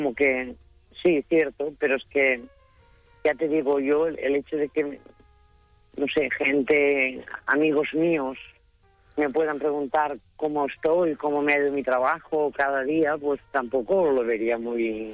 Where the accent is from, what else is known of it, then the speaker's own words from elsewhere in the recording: Sant Iscle de Vallalta, Catalonia, Spain; Yo soy de San Iscla de Vallalta. Voy a hacer apología de mi pueblo porque es un pueblo de montaña que está a 40 kilómetros de Barcelona y es precioso.